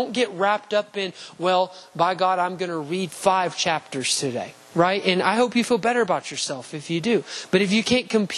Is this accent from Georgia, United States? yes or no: no; Huntsville, Alabama, United States; I'm originally from Huntsville, I'm sorry.